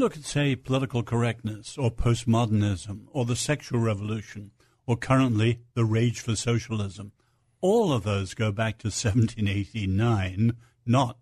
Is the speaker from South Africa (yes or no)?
no; England, United Kingdom; So in England, I'm English.